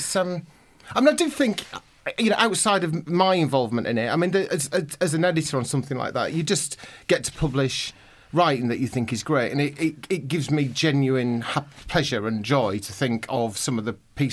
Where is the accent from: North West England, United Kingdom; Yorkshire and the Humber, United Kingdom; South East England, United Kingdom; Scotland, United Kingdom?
Yorkshire and the Humber, United Kingdom; Wetwang; I grew up most of my life in Wetwang, yeah.